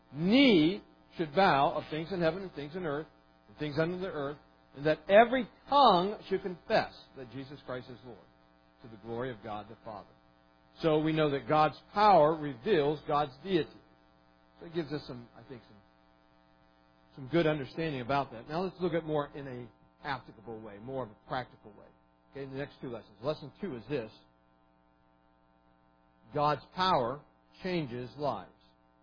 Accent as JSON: {"language": "English", "town": "Bertha Hill", "region": "West Virginia", "country": "United States", "tie": "born or raised there", "said": "when I grew up in West Virginia, Bertha Hill, there were two groups, two families"}